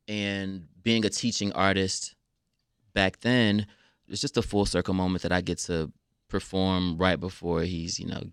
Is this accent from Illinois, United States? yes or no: yes; Chicago, Illinois, United States; grew up on the West Side, you know, when they came from Mississippi as part of the Great Migration. We grew up on the West Side as well.